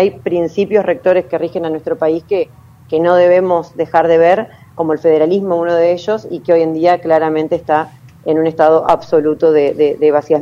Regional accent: Argentina; esto no es hacia donde tenemos que ir como argentinos.

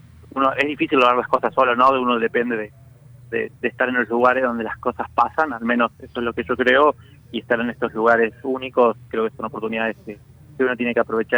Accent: San José de Feliciano, Entre Ríos, Argentina; Yo soy de Feliciano, fui toda mi vida al sistema público, primaria, secundaria, universidad pública, después creé mi empresa, ahora siempre estoy afuera.

